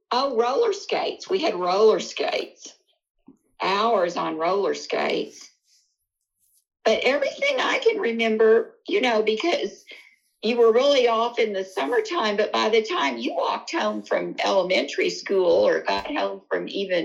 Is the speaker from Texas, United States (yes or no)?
yes; Corpus Christi, Texas, United States; we kind of spent a lot of time outdoors growing up in Corpus.